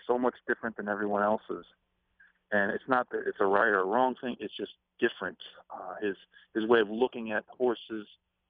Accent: New York, United States; who, you know, was growing up in New York, you always kind of revered him

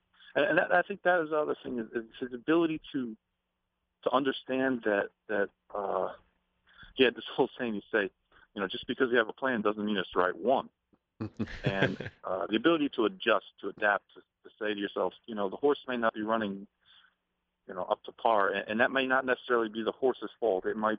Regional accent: New York, United States; who, you know, was growing up in New York, you always kind of revered him

